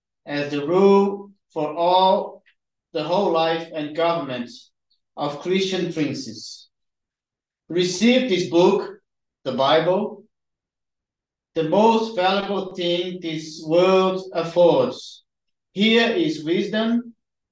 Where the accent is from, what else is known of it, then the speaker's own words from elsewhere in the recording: Brazil; English is a second language; moved away as an adult; now in United Kingdom; I'm originally from Brazil. I've been here in the UK for 15 years.